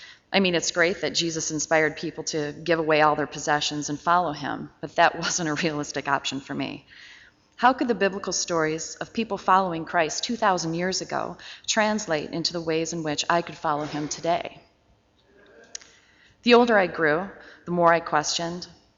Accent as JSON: {"language": "English", "town": "Wildwood", "country": "United States", "tie": "born or raised there", "said": "Much to my surprise, I found this place right in my own backyard. I grew up here in Wildwood"}